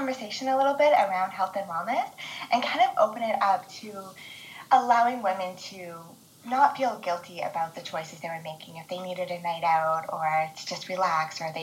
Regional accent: Yukon, Canada; now in Nova Scotia, Canada; I'm from the Yukon. I recently moved to Nova Scotia just about 6 or 7 months ago.

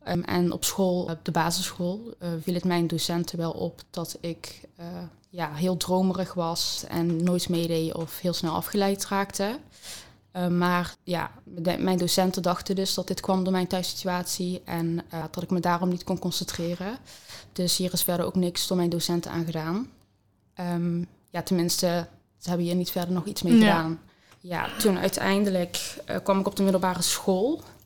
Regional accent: Tegelen, Limburg, Netherlands; ik ben geboren in Tegelen. Ik ben toen opgegroeid met beide ouders en mijn broer en zus.

